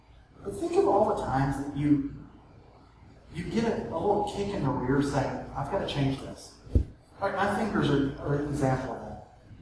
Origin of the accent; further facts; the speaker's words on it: the South, United States; accent: southern; Do I hear my southern accent come out of my head?